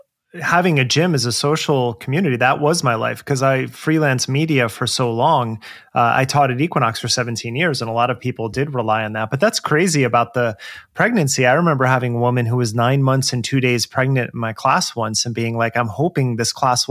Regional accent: New Jersey, United States; also born or lived in New York City / Los Angeles; now in Portland, United States; I grew up in Jersey, but I lived in New York City working in media. And then I moved to LA for similar reasons as you.

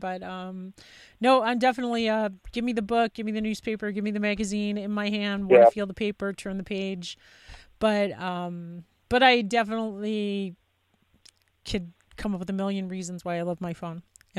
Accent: New York, United States; now in Montana, United States; because I live in Montana. But even in New York, like, I grew up in New York, and when I was there

